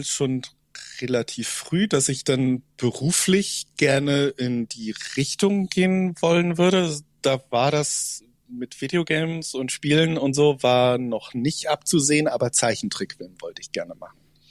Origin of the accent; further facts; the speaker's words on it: Zug, Switzerland; Auch in meiner Heimatstadt, in Zug ist das in der Schweiz